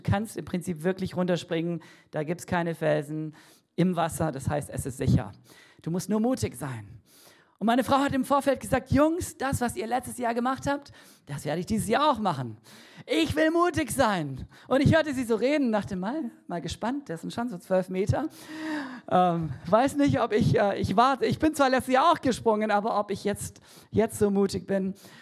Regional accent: Cameroon; Ich bin in Kamerun groß geworden, da gibt es keine Straßen, die irgendwie dafür taugen würden.

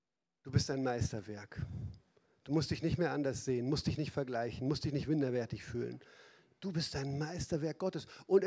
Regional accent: Northern Germany, Germany; bei aller norddeutsch vor sich hergetragener Bescheidenheit, und das kenne ich ja gut als Norddeutscher

